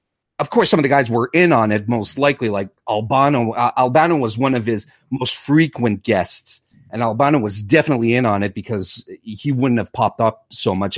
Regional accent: Quebec City, Quebec, Canada; I'm from Quebec City.

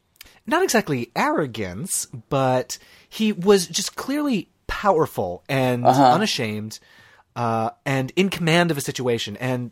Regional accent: Connecticut, United States; So I grew up in Connecticut. So New York was an hour and a half from the other direction.

